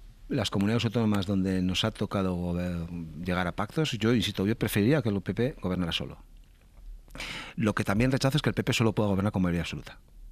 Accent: San Sebastián, Basque Country, Spain; yo soy, por ejemplo, de Donosti.

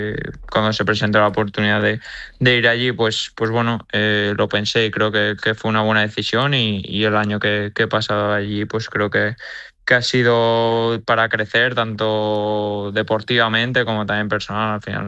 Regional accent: San Sebastián, Basque Country, Spain; born there; Sí, yo nací en Donostia, sí.

